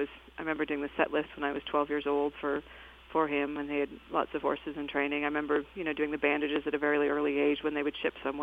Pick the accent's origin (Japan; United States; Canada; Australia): Canada; I grew up on Sampson Farms, which at the time my father was a show horse rider. He was on the Canadian equestrian team.